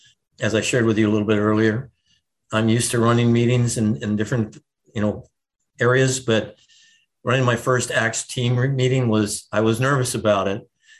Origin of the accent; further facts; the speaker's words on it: Hawaii, United States; also born or lived in Minot, North Dakota; Catholic school for a couple of years in Minot, North Dakota, before we moved to Hawaii. So you can tell I'm from Hawaii.